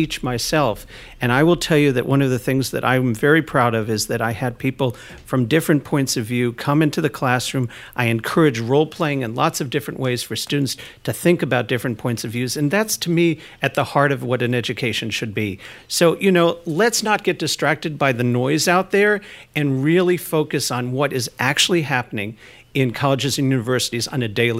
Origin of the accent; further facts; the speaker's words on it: Kentucky, United States; now in New York, United States; And Sian and I actually come from different places. I grew up in Kentucky.